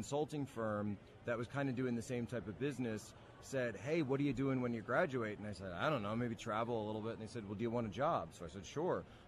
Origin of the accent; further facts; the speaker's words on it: Valley Forge, Pennsylvania, United States; So originally, grow up in the Philadelphia area, so just outside Philly, Valley Forge, if people know that spot.